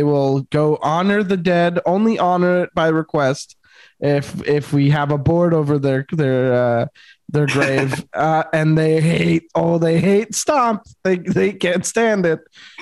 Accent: Montreal, Quebec, Canada; growing up in Montreal

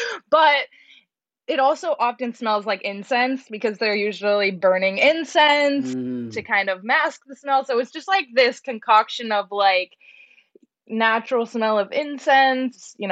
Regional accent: Portland, Oregon, United States; now in Los Angeles, United States; And I'm from Portland, Oregon, and I would say something like sweaters and things like that are more common there. Being in Los Angeles, where I live now

